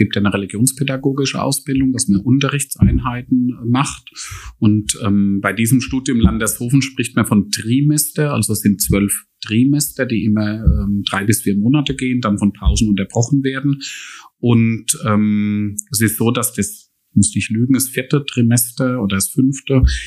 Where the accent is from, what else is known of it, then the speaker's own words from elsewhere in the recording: Aschaffenburg, Bavaria, Germany; born there; Ich bin gebürtig von Aschaffenburg.